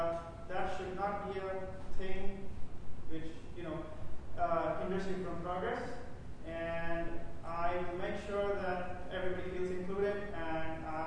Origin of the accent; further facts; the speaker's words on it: India; English is a second language; I'm from India, and I'm a dentist.